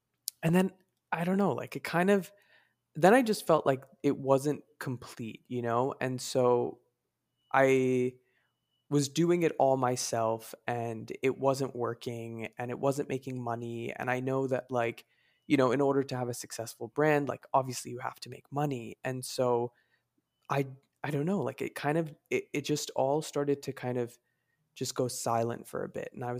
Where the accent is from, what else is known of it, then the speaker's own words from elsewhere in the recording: New York, United States; And then I grew up in New York.